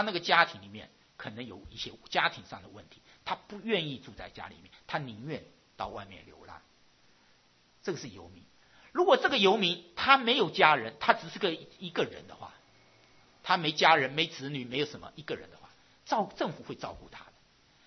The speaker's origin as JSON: {"language": "Chinese", "country": "Taiwan", "tie": "born there", "said": "因为我们生在台湾，我们用台湾做例子啊。"}